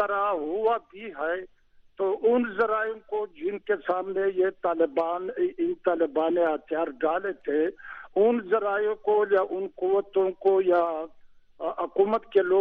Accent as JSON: {"language": "Urdu", "region": "Khyber Pakhtunkhwa", "country": "Pakistan", "said": "پہلے میں یہ وضاحت کر لوں کہ میرا تعلق جنوبی وزیرستان سے ہے"}